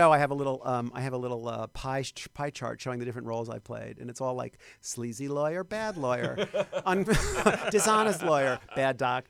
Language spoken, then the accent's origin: English; New York, United States; In New York, you know what? Everybody looks like me in New York. I'm from New York. Everybody looks like me. I moved here within a week.